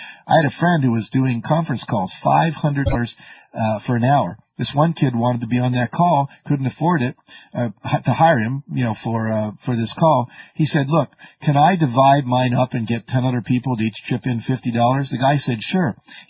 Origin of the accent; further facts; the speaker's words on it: West Virginia, United States; I grew up in West Virginia where life wasn't like that, I can tell you.